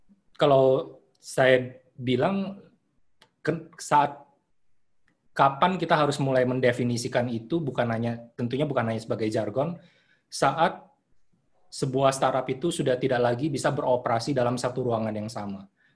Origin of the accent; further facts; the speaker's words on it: North Sumatra, Indonesia; moved away; Dan saat saya merantau ke Jakarta, saya lihat sendiri bagaimana di kampung halaman saya, misalnya toko buku seperti